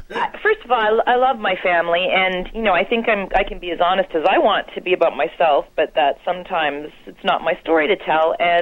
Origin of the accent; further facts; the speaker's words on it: Canada; And I am Canadian